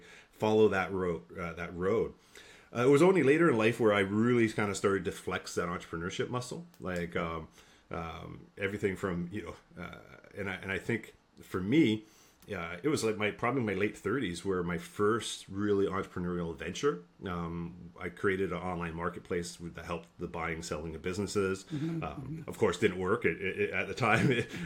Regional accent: Sudbury, Ontario, Canada; born there; I was born in Sudbury, Ontario.

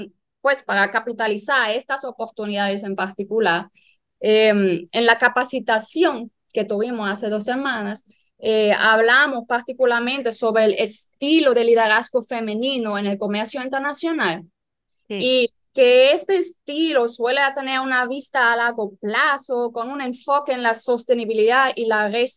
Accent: Germany; Spanish is a second language; now in Dominican Republic; Yo soy alemana y yo llegué al país hace 8 años. En realidad, estoy casada con un dominicano.

